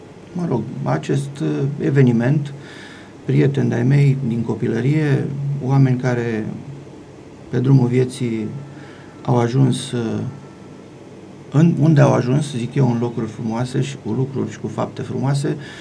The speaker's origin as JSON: {"language": "Romanian", "town": "Valea Bună", "country": "Romania", "tie": "born or raised there", "said": "că am constatat că satul meu are un trecut curat. Am fost surprins să aflu cu plăcere lucruri frumoase despre oamenii care au trăit acolo și cu atât mai mult cu cât tinerii flăcăii, ca să-l parafrazez pe autor, din Valea Bună n-au pregetat"}